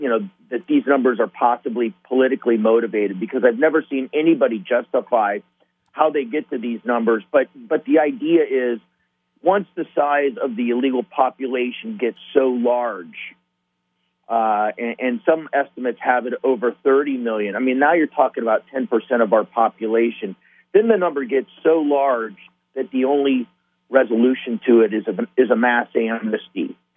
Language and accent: English; Midwest, United States; I'm a Midwesterner myself